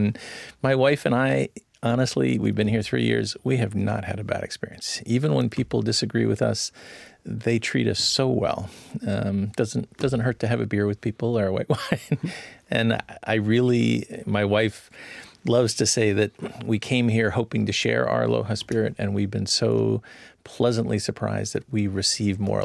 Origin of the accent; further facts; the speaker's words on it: Texas, United States; also born or lived in Hawaii; I was born in Fort Hood, Texas. We moved all over the place. I spent most of my childhood in Hawaii and in Texas.